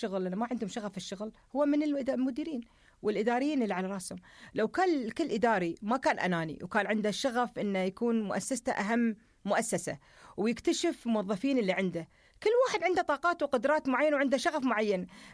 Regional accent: United Arab Emirates; إماراتية يعني أتكلم عن مجتمعي

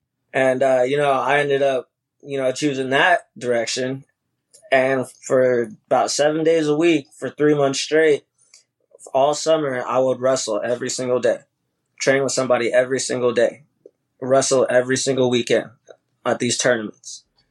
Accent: Massillon, Ohio, United States; So I'm from Massillon, Ohio. And, I got family in Canton, Massillon, that whole Stark County area.

